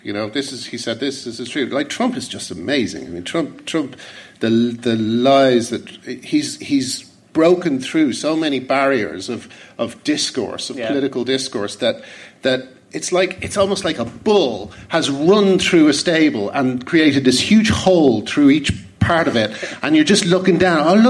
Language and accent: English; Ireland; I hadn't even thought about it. I'm Irish and I hadn't even thought about it.